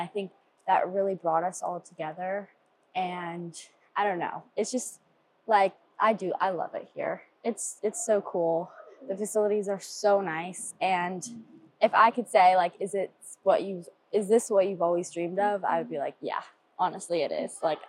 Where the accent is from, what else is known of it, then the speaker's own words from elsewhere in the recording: Annapolis, Maryland, United States; I'm a part of the Georgia gymnastics team. I'm a sophomore here and I'm from Annapolis, Maryland.